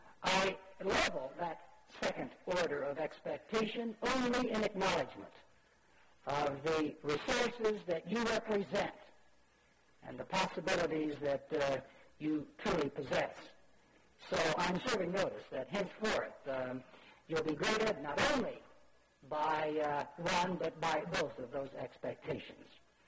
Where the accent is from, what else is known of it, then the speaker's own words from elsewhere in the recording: Indianapolis, Indiana, United States; As a youngster growing up in Indianapolis, the son of immigrant parents who had left their native Orthodox church to become Baptists